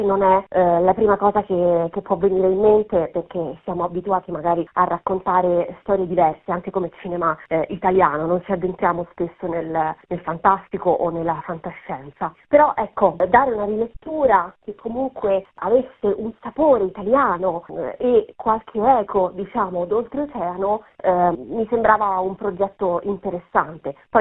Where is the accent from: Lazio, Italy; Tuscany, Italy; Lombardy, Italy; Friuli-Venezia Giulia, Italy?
Lazio, Italy; Rome; sia nata e cresciuta a Roma, i miei genitori, insomma, ho origini appunto del sud Italia, quindi l'ho frequentato, ci sono un po' cresciuta